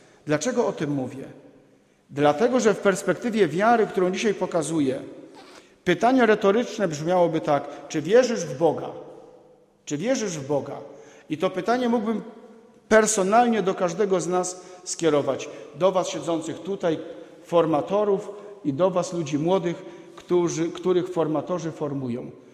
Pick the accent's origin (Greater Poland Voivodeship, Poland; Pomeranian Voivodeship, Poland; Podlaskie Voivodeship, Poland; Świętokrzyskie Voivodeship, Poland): Pomeranian Voivodeship, Poland; Gdynia; powiedziałem, że jestem z Gdyni, ale powiedziałem to z dumą.